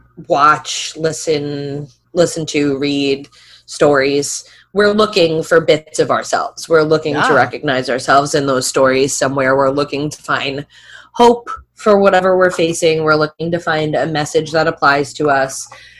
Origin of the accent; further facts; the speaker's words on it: United States; I'm an American